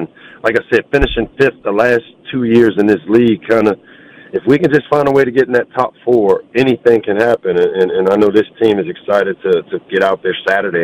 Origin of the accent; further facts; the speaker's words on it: Maryland, United States; I love this area, man. I grew up on Terps football, and you know, I know what it was like as a kid hopping on the subway from LaFont Plaza up to New Carrollton